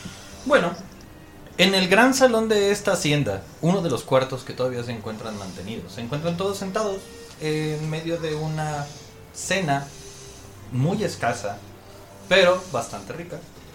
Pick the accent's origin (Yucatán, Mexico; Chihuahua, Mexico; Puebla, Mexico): Yucatán, Mexico; Y es mi inexperiencia como yucateco, lo siento.